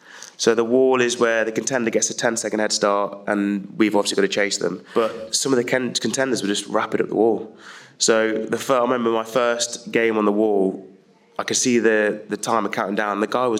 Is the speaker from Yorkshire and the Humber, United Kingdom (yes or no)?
no; Leicester, East Midlands, United Kingdom; I'm from Leicester, so we normally go a 2-hour radius from Leicester